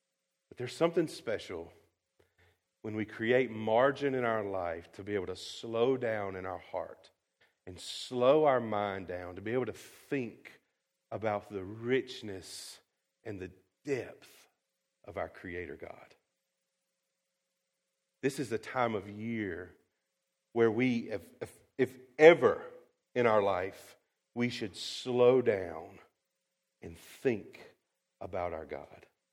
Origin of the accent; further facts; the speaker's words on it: Rockingham County, United States; I mean, I'm from Rockingham County, so I'm really not trying to go above anybody's head here.